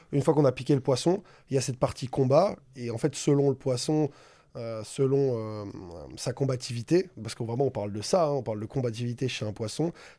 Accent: Sauternes, Nouvelle-Aquitaine, France; Je viens de la Gironde. Je suis au sud de Bordeaux, dans la campagne à Sauterne exactement

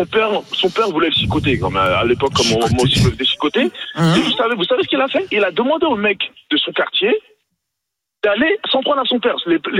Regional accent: Nigeria; now in France; je venais d'arriver en France, déjà arrivé au Nigeria, parce que moi je suis originaire du Nigeria.

